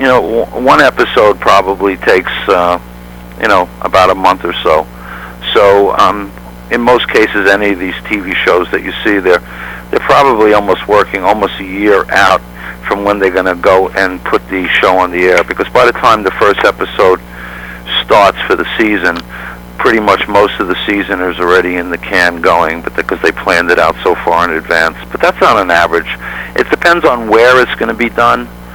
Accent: Queens, New York, United States; Now, I'm from Queens, New York.

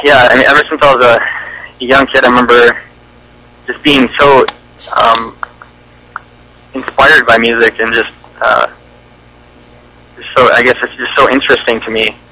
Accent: Minneapolis, Minnesota, United States; You know, we're from Minneapolis, but yeah, we're really stoked on it.

